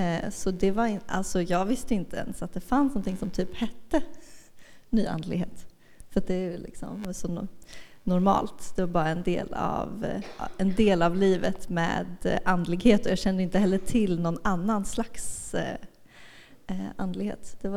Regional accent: Broakulla, Kalmar County, Sweden; also born or lived in Berlin, Germany; Jag är född och till hälften uppvuxen i Berlin med tyska föräldrar. Och flyttade som barn till Broakulla. Så det var en ganska stor transition från Berlin till Broakulla.

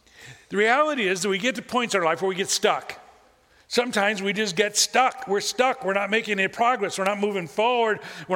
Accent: Midwest, United States; but I grew up in the Midwest and you experience it a lot.

